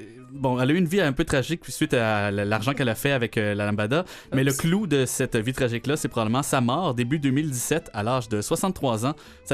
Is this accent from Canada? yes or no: yes; Quebec, Canada; C'est dur à croire qu'on vient du Québec